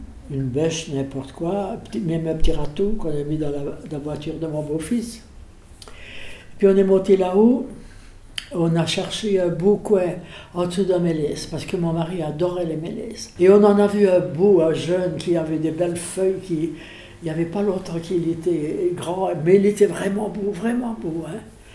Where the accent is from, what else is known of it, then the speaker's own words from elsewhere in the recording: Wallonia, Belgium; now in Switzerland; Moi, je suis belge. Je ne renie jamais mon pays, hein.